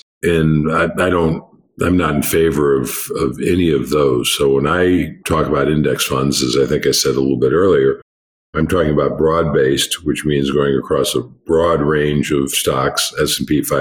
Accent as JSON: {"language": "English", "country": "United States", "said": "And I mention the ones that are available in the U.S. because I'm an American."}